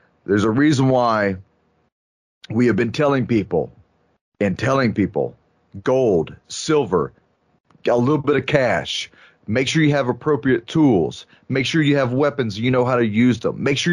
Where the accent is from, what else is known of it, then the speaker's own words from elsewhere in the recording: United States; it's as an American veteran, As a military veteran, it's hard to say this at times, but we have become the problem. America has become the problem.